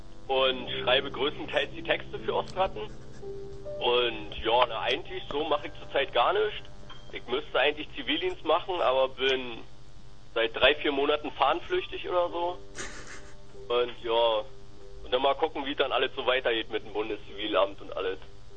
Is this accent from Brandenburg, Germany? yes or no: yes; Brandenburg, Germany; Eigentlich kommen wir aus der Nähe von Prenzlau, ist halt so ein ganz kleines Kaff. Halt, heißt Beutzenburg